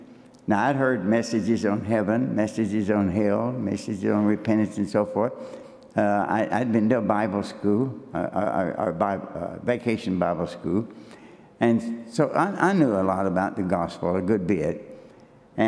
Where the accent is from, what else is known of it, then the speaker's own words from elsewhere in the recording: Kentucky, United States; I was born and reared in Western Kentucky. My dad was a coal miner.